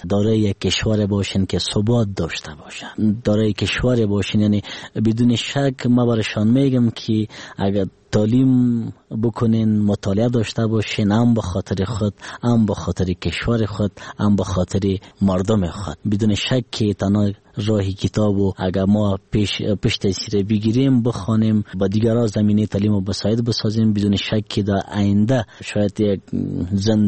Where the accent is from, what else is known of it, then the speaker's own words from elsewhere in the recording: Laghman, Afghanistan; also born or lived in Kabul; ما از ولایت لغمان هستم ولی در کابل پیدا شدیم.